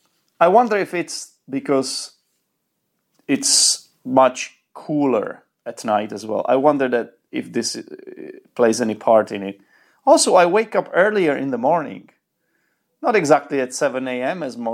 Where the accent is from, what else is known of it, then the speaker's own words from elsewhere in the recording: Czechia; But, you know, I'm Czech. I'm from the Czech Republic.